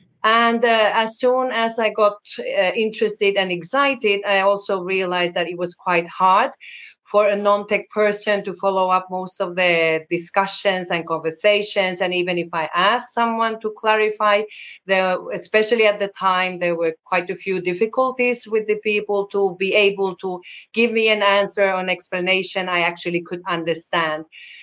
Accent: Finland; English is a second language; originally … comes from Finland. So in my native language, we write crypto with the K. So I want to identify to be identified back home.

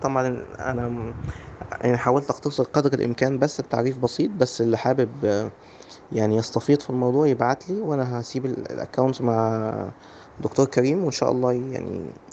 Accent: Egypt; احنا منتشر عندنا في مصر

